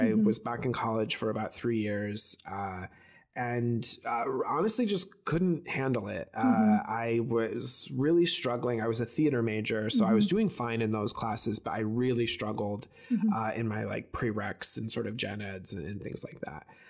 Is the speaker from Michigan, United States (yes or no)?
yes; Michigan, United States; So I grew up in Michigan. I grew up in rural Michigan.